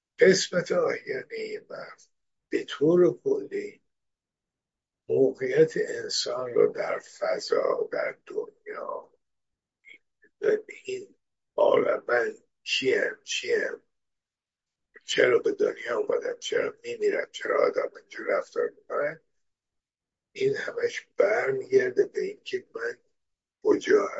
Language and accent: Persian; Iran; born there; توی ایران به دنیا آمدم مسلمان بودم